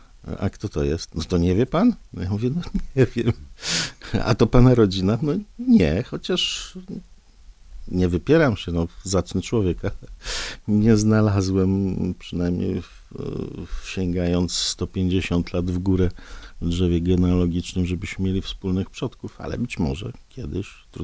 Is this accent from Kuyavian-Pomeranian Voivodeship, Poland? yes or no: no; Grójec, Masovian Voivodeship, Poland; Z Grójca.